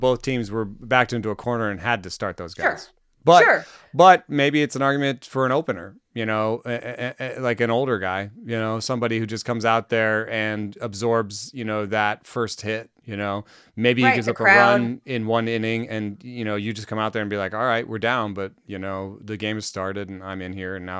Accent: Atlanta, Georgia, United States; I was raised in Atlanta, and so the Dodgers is a dynasty to me.

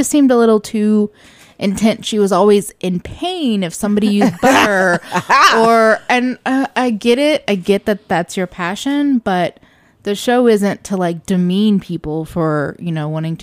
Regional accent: Greensboro, North Carolina, United States; I'm from North Carolina. I grew up in Greensboro, which is just a small town that likes to think of itself as a city.

